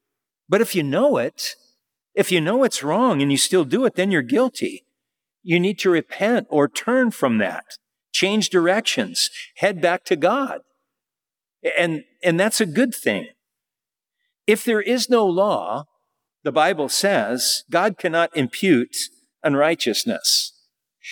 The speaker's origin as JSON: {"language": "English", "country": "Germany", "said": "I'm from Germany."}